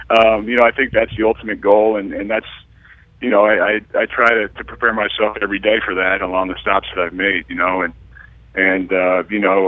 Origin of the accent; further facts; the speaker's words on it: Galesburg, Illinois, United States; growing up in Galesburg